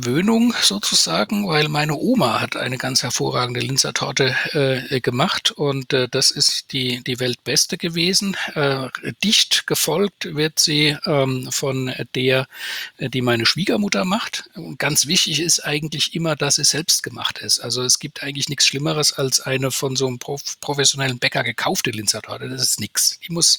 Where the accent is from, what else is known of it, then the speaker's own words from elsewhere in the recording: Mannheim, Baden-Württemberg, Germany; born there; Meine Lieblingsstadt ist natürlich Mannheim, meine Geburtsstadt und die Stadt, in der ich arbeite.